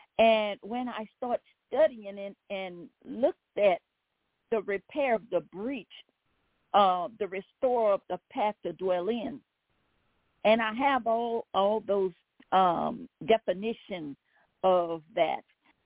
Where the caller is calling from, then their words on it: Baton Rouge, Louisiana, United States; I'm calling from Baton Rouge, Louisiana.